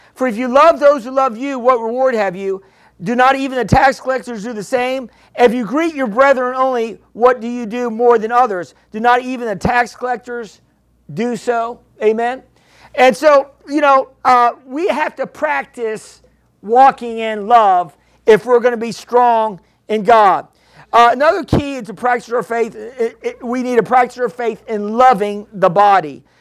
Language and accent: English; New York, United States; I'm a New Yorker, you know.